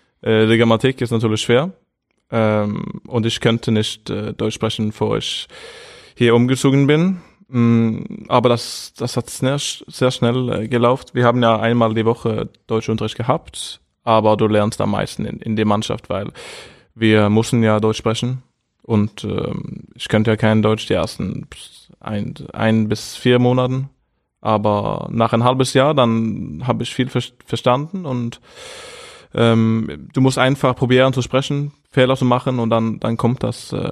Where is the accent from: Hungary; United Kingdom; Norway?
Norway; ich bin ja der zweite beste Norweger hier.